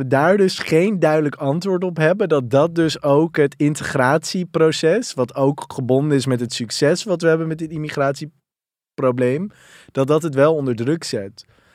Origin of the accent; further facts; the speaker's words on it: Amstelveen, North Holland, Netherlands; dat ik ben opgegroeid in Amstelveen. Ik heb een Deense moeder, Marokkaanse vader.